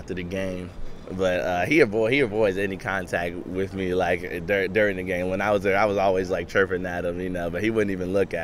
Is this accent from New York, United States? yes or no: no; Boca Raton, Florida, United States; I grew up in Boca Raton, Florida.